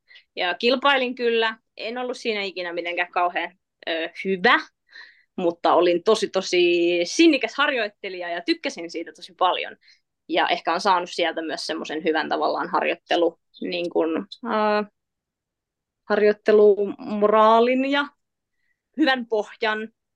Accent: Mäntsälä, Uusimaa, Finland; Sitten Mäntsälässä, mistä mä oon kotoisin, niin siellä ei ollut CrossFit-salia.

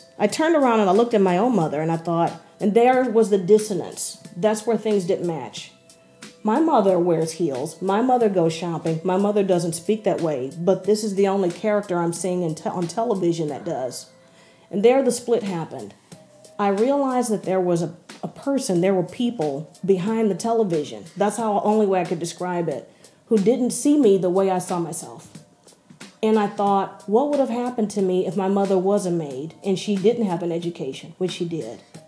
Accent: Houston, Texas, United States; I was born and raised in Houston, Texas.

